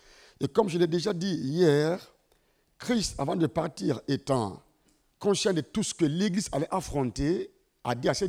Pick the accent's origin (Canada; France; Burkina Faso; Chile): Burkina Faso; Ouagadougou, Centre; je viens du Burkina Faso précisément à Ouagadougou et je suis pasteur dans une église assemblée de Dieu qu'on appelle Temple Péniel.